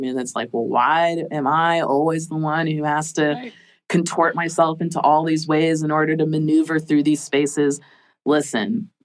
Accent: Jamaica; See, I'm a Jamaican, like Jamaican culture.

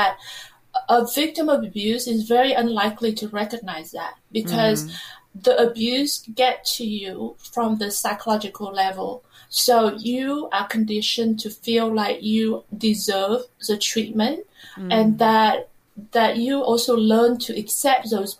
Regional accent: Vietnam; I grew up in Vietnam, so the society is very much against divorce and broken families.

